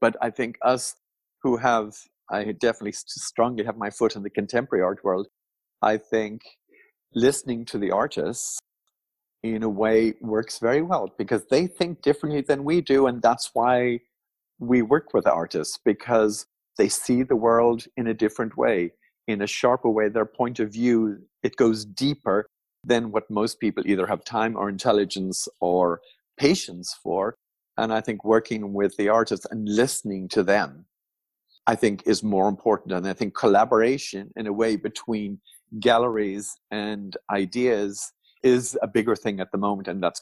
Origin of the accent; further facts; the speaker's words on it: Ireland; I come from Ireland